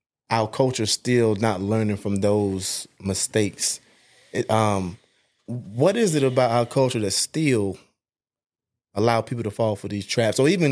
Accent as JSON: {"language": "English", "region": "North Carolina", "country": "United States", "said": "We Southern boys. Mm-hmm. I'm from Carolina, North Carolina."}